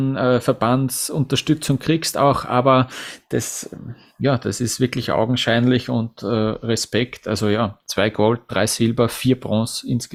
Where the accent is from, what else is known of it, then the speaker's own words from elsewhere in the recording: Vienna, Austria; Für mich als Wiener